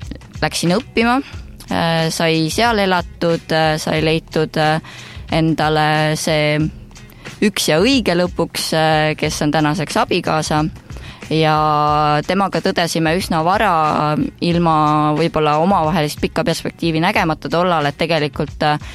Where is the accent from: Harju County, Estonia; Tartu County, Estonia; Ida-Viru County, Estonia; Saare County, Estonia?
Harju County, Estonia; Saku; born or raised there; moved away as an adult; now in Raplamaa, Estonia